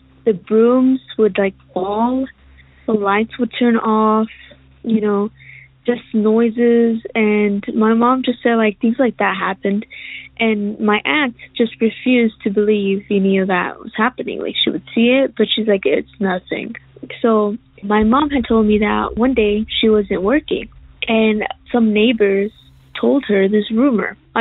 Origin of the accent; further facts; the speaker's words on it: Roswell, New Mexico, United States; I am from Roswell, New Mexico, the famous alien town.